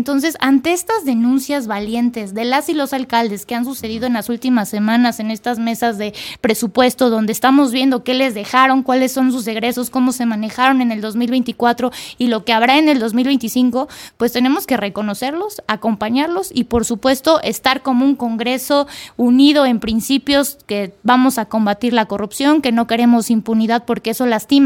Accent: Mexico; como mexicanas y mexicanos debemos de erradicar esas prácticas de la política.

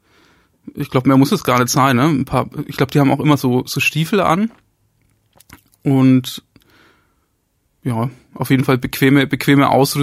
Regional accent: Bamberg, Bavaria, Germany; Ich komme aus Bamberg.

